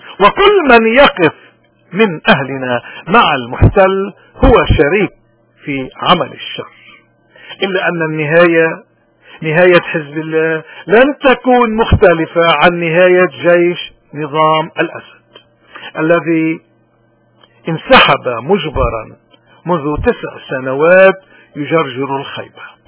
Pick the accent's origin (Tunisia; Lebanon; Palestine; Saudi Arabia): Lebanon; أهم واجب علينا كلبنانيين ما نقول إلا لمن آمن فيه